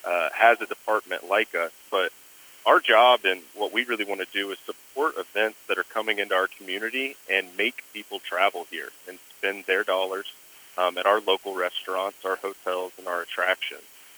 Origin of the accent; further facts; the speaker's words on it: Texas, United States; North of Dallas.